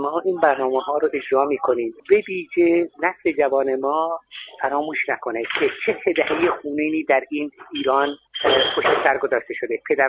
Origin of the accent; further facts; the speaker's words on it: Germany; ما در آلمانی بزرگ شدیم که هر روز بعد از 60 سال از وقایع نازی ها و اونها تحلیل های جدید، دکومنت های جدید و خاطرات جدید تعریف میشه